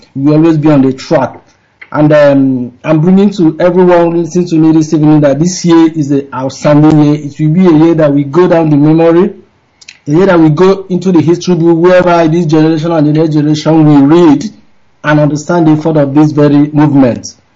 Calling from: United Arab Emirates; I am calling from United Arab Emirates.

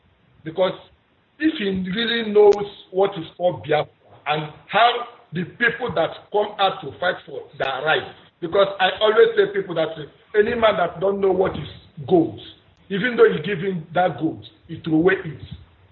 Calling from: Dakar, Senegal; I'm calling from Dakar, Senegal.

